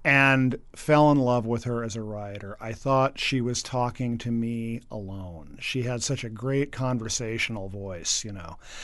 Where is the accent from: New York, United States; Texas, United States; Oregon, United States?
Oregon, United States; I was growing up in Tillamook County, and I loved movies.